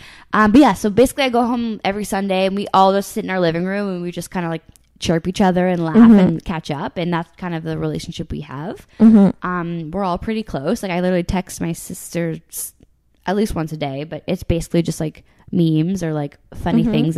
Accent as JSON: {"language": "English", "town": "Stouffville", "region": "Ontario", "country": "Canada", "tie": "born or raised there", "said": "Stouffville, Ontario. Yeah, born and raised. So I grew up basically like 45 minutes from the city."}